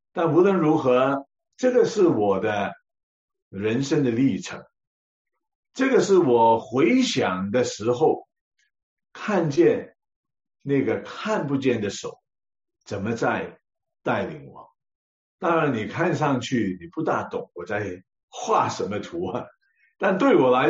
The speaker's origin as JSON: {"language": "Chinese", "country": "Hong Kong", "tie": "born or raised there", "moved": "as an adult", "lives_now": "Canada", "said": "我是在香港土生土长的，那生活的场景，31年在香港，32年在加拿大，很简单。32年在加拿大，一个叫沙城的地方，一个叫爱城的地方"}